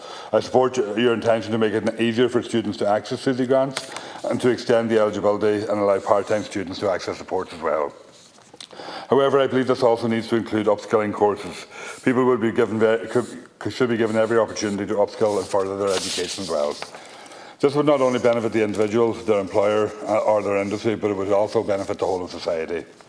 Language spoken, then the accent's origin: English; Killybegs, County Donegal, Ireland; I attended the launch of ATU in my hometown of Killybegs recently